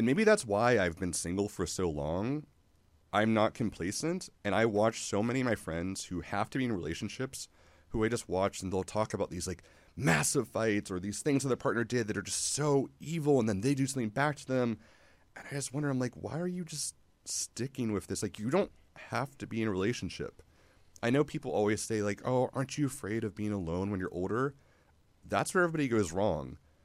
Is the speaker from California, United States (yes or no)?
no; Johnstown, Pennsylvania, United States; Like, for example, my hometown, Johnstown, Pennsylvania, loves Trump